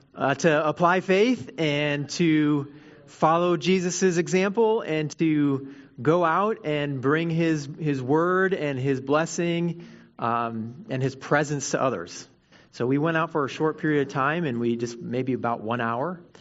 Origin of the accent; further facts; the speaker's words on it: Austin, Texas, United States; from Austin, Texas, and I'm excited to be able to worship with you all today.